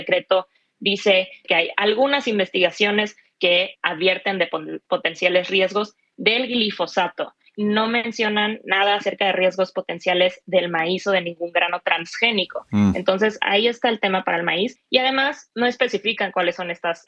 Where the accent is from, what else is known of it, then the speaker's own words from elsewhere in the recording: Mexico; Se nos está venciendo el tiempo en el que podemos, como gobierno mexicano, como país, buscar alternativas